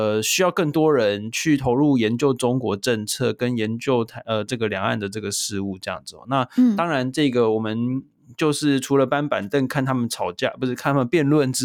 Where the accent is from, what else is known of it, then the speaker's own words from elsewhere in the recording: Taiwan; 那我们台湾人在意的是什么